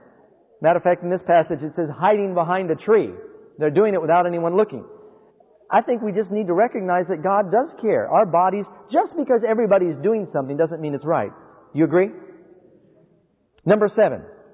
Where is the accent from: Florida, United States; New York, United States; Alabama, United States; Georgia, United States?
New York, United States; New York City; When I grew up in New York City with my mother, now my mother was Jewish, but she was not kosher.